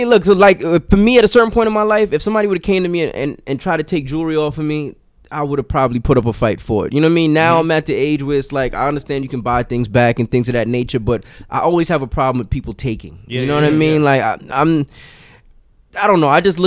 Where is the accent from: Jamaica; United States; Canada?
Jamaica; Mandeville, Manchester; I'm originally from Mandeville, Jamaica.